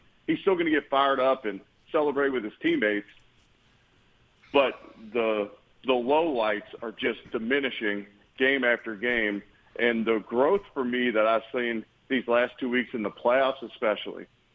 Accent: Cincinnati, Ohio, United States; This is gonna be a hard weekend to watch because I'm from Cincinnati.

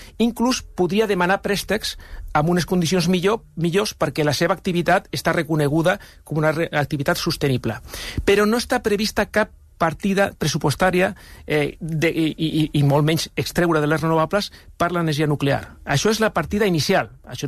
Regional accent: Tarragona, Catalonia, Spain; jo vinc de Tarragona, he viscut molts anys a prop de la central nuclear d'Ascó, que és on treballo, a Móra la Nova

